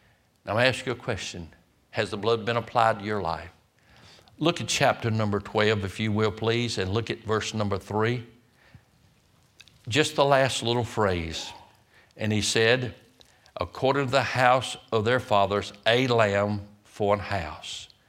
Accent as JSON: {"language": "English", "town": "Roanoke Rapids", "region": "North Carolina", "country": "United States", "tie": "born or raised there", "said": "I was in Roanoke Rapids, I got baptized at my hometown there"}